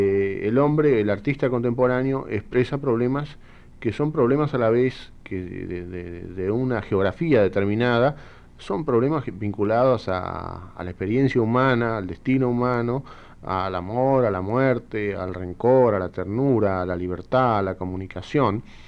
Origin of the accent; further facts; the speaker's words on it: Argentina; en mi país el cine específicamente argentino sale poco de las fronteras argentinas